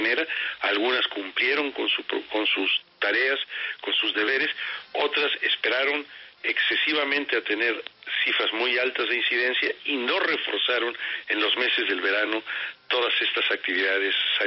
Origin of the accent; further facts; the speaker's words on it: Mexico; born there; Yo nací en México, sí.